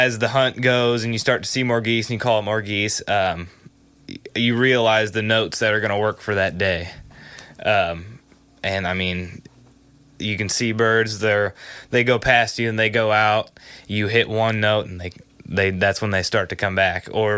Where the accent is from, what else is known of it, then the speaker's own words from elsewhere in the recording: Bunker Hill, United States; In 2020, we moved from outside of town. I'm from Bunker Hill into town.